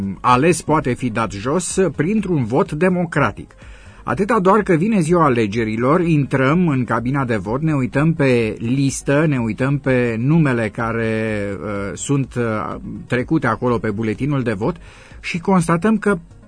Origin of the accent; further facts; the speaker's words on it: Făget, Timiș County, Romania; și eu sunt din Făget